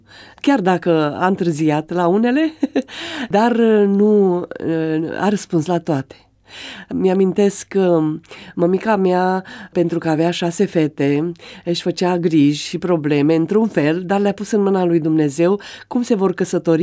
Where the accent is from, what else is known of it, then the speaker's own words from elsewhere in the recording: Turnu Măgurele, Teleorman, Romania; Ei erau tot din Telorman, eu sunt din Turnu Măgurele